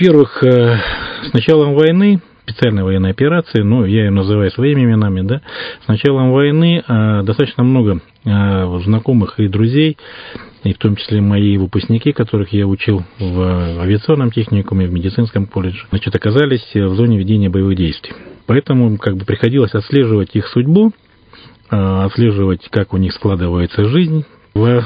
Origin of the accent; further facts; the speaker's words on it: Angarsk, Irkutsk Oblast, Russia; по переезду в Иркутск, я уроженец города Ангарска